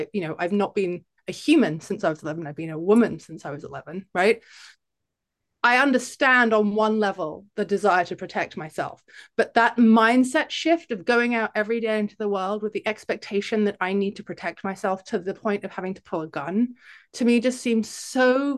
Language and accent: English; London, United Kingdom; now in Ohio, United States; I grew up in London